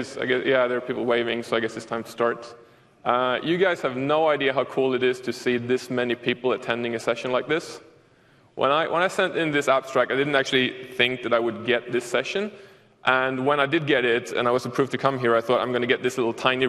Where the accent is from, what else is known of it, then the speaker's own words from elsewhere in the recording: Sweden; English is a second language; Yes, I am from Sweden, so if you don't understand what I'm saying, tough.